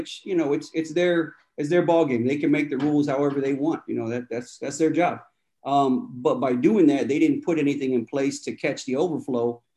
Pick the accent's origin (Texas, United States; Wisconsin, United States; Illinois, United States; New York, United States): Texas, United States; I grew up in Texas, so ended up in San Antonio